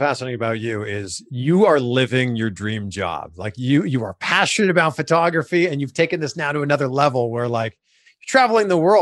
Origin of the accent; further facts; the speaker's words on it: Toronto, Ontario, Canada; I'm originally from Canada. I'm originally from Toronto.